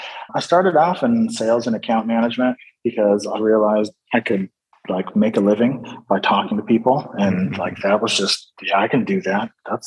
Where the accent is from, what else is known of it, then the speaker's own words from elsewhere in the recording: Washington, United States; moved away as an adult; now in Netherlands; I grew up in the West Coast in the mountains and across the water from Seattle, Washington, Pacific Northwest. I spent some time in LA, and then I moved out to the Netherlands in 2009